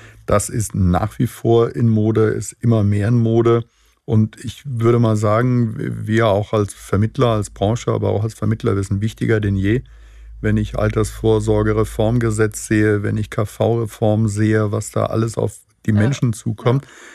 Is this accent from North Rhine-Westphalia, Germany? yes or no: no; Mannheim, Baden-Württemberg, Germany; also ich komme ja aus Mannheim, da bist du ja ganz nah im Elsass.